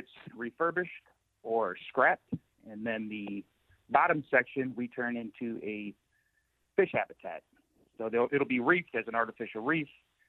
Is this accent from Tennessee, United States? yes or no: no; Akron, Ohio, United States; That's correct. I'm from Akron, Ohio.